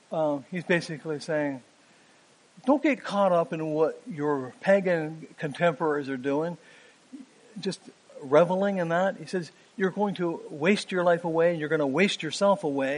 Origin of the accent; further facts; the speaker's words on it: Canada; I'm from Canada.